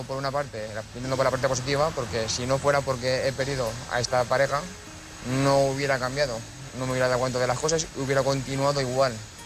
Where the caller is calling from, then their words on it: Castellón, Valencian Community, Spain; soy de Castellón.